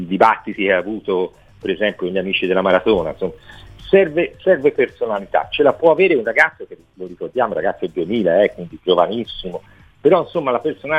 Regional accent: Florence, Tuscany, Italy; Cioè, noi siamo fiorentini, ci sembra tutto facile.

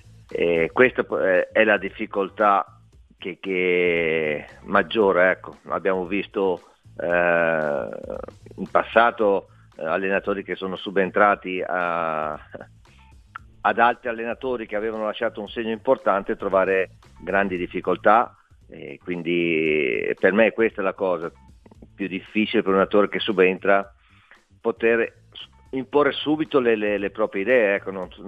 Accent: Verona, Veneto, Italy; now in Genoa, Italy; Io vivo, sono di Verona, vado spesso a Verona pur vivendo a Genova

